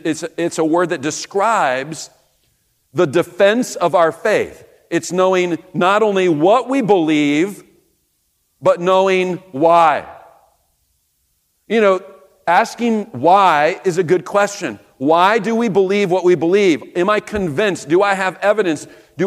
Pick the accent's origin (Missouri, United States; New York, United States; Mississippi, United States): Missouri, United States; Kansas City; I was traveling out to California. I was leaving my hometown of Kansas City.